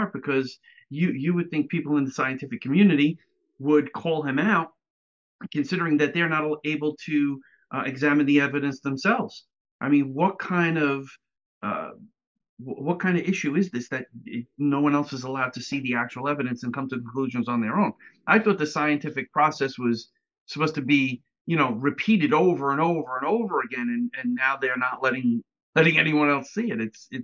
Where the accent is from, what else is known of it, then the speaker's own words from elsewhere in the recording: New York, United States; I'm from New York. I know how to do that.